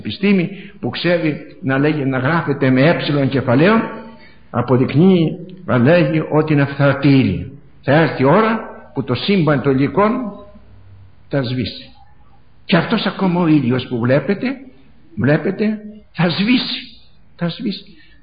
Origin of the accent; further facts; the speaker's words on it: Paros, South Aegean, Greece; κάτω στην πατρίδα μου την Πάρο